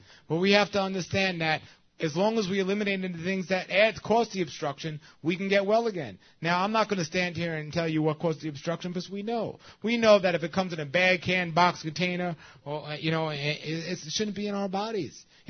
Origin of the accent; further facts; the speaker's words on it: New York, United States; You know, I grew up in New York.